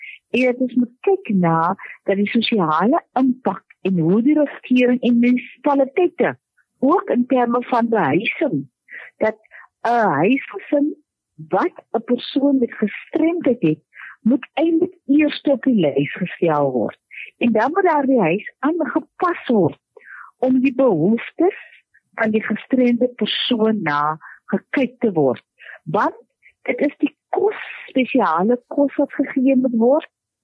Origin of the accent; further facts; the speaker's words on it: Wellington, Western Cape, South Africa; now in -; ek is van Wellington, ek is van die Waks en van die Boland area